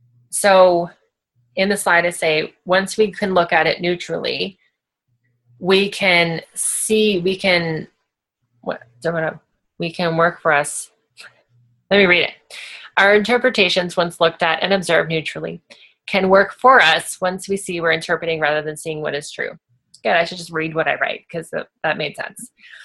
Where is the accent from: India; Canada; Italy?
Canada; I'm from Canada, I am a white female